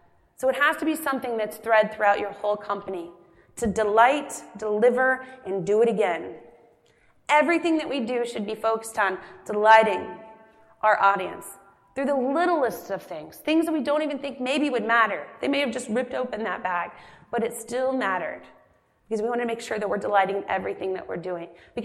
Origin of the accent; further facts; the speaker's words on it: Midwest, United States; I'm from the Midwest. This is what we do.